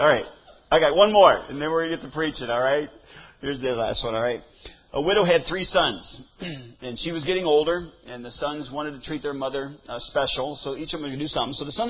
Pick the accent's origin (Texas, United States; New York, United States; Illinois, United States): Illinois, United States; Sauk Village; also born or lived in Kansas; You know, I grew up in Sauk Village, and then, of course, going down to Kansas, Kansans are a little different.